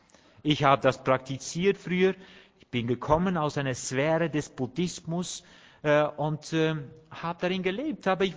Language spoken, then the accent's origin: German; Netherlands; German is a second language; moved away as an adult; now in Germany; Ich kann das von mir aus so sagen, ich bin ja Holländer.